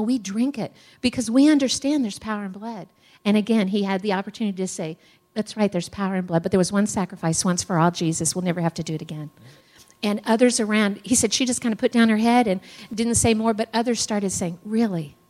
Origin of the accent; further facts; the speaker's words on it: Missouri, United States; growing up in Northeast Missouri